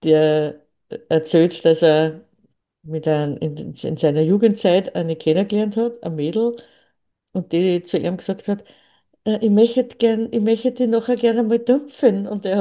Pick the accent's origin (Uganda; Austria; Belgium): Austria; Upper Austria; bei uns in Oberösterreich heißt es tümpfeln.